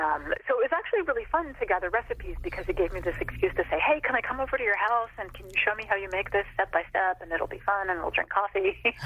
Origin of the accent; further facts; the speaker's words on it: Bloomington, Indiana, United States; also born or lived in Chicago; I was born in Chicago, but I actually grew up in Bloomington, Indiana, which is in southern Indiana. So it's culturally like this very kind of southern area.